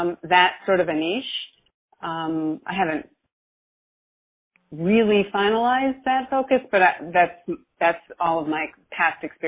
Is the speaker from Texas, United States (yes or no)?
yes; Houston, Texas, United States; I'm from Houston, and I recently retired.